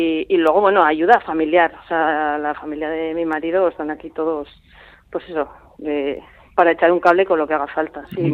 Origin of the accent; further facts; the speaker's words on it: Canary Islands, Spain; born there; soy de Canarias de manera circunstancial. O sea, mis padres sí, son euskaldunes, bueno, son guipuzcoanos y nada, o sea, sin más me tocó nacer allí.